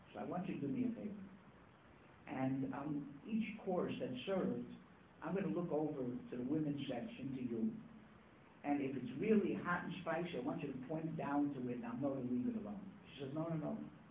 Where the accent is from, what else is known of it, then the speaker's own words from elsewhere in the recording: United States; moved away as an adult; now in Israel; When I first came to Eretz Yisrael, so being an American, a lot of Israelis were fighting over me